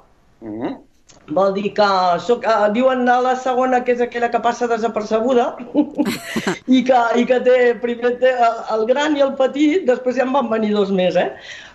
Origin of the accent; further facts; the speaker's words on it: Sabadell, Catalonia, Spain; Vaig néixer el que en deia la Mutua dels Amos, allà al carrer de la Creueta.